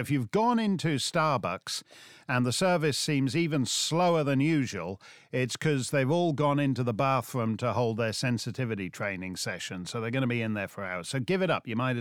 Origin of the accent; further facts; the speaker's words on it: Ireland; I speak as an Irishman.